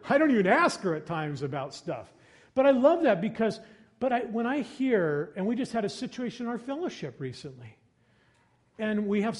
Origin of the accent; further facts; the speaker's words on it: Seattle, Washington, United States; And I grew up in that city. I grew up in Ballard. That's my place where I was a kid.